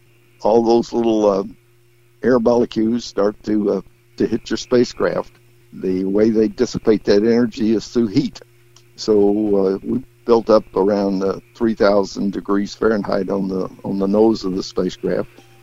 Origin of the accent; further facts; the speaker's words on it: Houston, Texas, United States; And one of my memorable moments was when I was a kid growing up in Houston, we had a big rodeo there